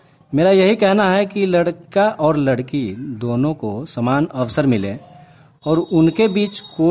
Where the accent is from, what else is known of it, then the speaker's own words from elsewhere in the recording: Mohni Mandal, Bihar, India; सीतामढ़ी जिले और ग्राम मोहनी मंडल का निवासी हूं।